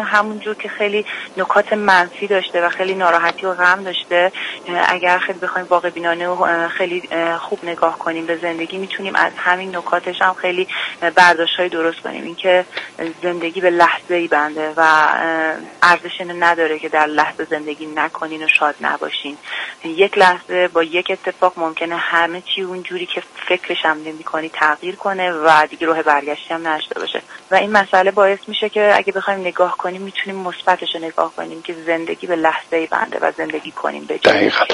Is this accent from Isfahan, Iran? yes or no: no; Bandar Anzali, Gilan, Iran; من 29 سالمه، اهل انزلی هستم و از سن 14 سالگی هم شروع کردم این رشته.